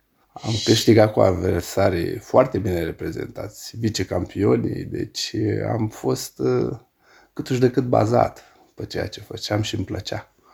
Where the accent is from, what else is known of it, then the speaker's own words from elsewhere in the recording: Câmpulung, Argeș, Romania; Câmpul Mușel, am 50 de ani, născut pe o dată oarecare, 1 aprilie.